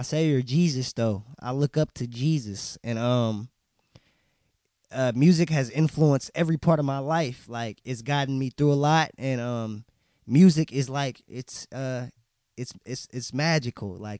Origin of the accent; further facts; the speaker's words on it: Oakland, California, United States; I'm from West Oakland, California, and I'm in your section.